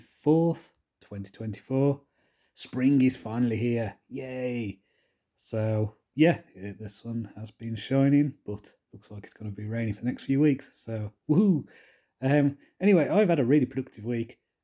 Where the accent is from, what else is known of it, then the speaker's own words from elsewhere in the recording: Wolverhampton, West Midlands, United Kingdom; And so it was really popular in my hometown of Wolverhampton.